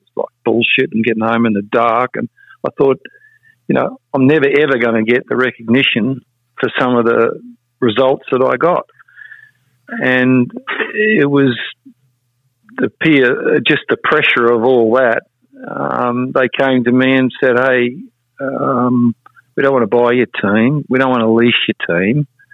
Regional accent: New Zealand; and being Kiwi.

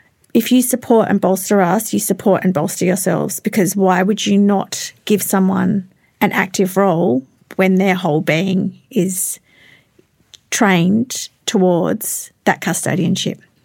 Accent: New South Wales, Australia; I'm Barkindji, so I'm from Western New South Wales

